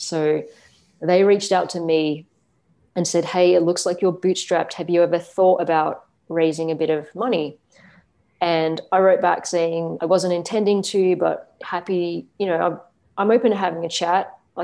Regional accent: Melbourne, Victoria, Australia; also born or lived in Malaysia / New York / London; I've lived in lots of different cities. So I've lived in New York, I've lived in London, I've grown up in Melbourne, but I was born in Malaysia.

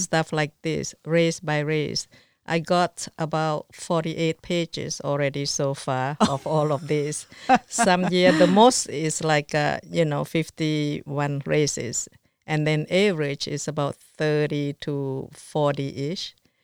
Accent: Laos; English is a second language; moved away; we came from Laos with really nothing.

